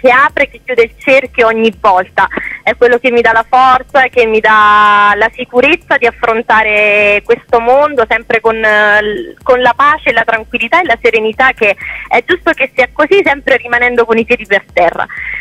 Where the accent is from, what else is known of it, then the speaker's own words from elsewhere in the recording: Boville Ernica, Lazio, Italy; perché io sono di Boville Ernica e la mia